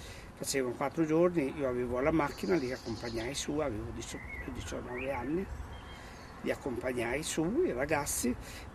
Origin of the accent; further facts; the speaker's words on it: Bologna, Emilia-Romagna, Italy; Io sono di Bologna, entrai per caso, diremo, nel senso io ero operaio, lavoravo in officina